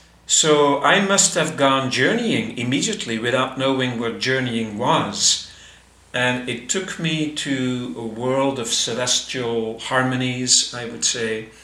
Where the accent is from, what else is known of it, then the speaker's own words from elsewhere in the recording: Belgium; So I was living in my home country at the time in Belgium.